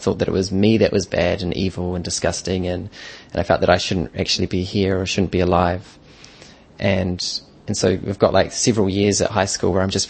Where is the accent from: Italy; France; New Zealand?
New Zealand; Auckland; I'm gay and I grew up in Auckland with three younger sisters.